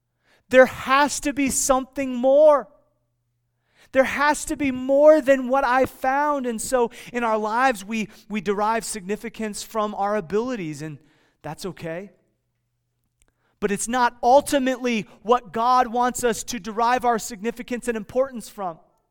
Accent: Midwest, United States; I grew up in the Midwest, about 3 hours outside of Chicago, and most of our Christmases were white Christmases.

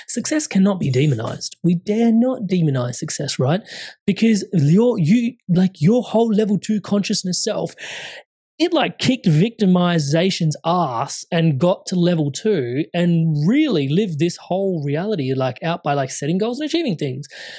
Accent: India; I'm Indian. Like we love all the herbs and spices.

